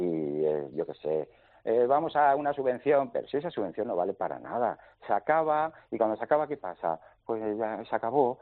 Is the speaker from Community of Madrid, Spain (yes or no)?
yes; Madrid, Community of Madrid, Spain; yo nací en Madrid, estuve en Madrid hasta los 30 años trabajando